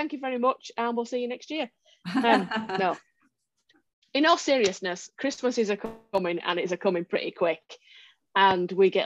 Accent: United Kingdom; from the UK, from Separation Anxiety Solutions.

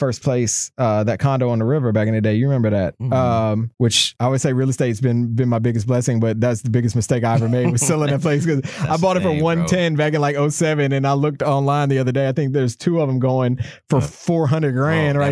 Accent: Georgia, United States; I remember growing up where I grew up in Clayton County, Georgia, which was, when I was young, a predominantly white area of Atlanta.

